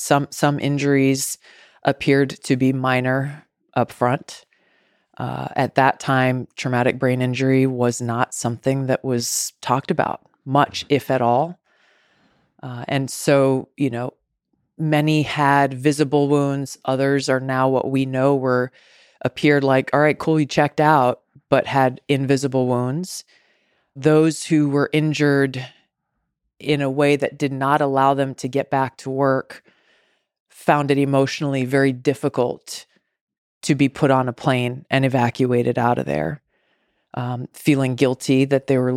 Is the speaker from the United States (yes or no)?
yes; Hawaii, United States; growing up in Hawaii, I frankly hadn't given much thought to before.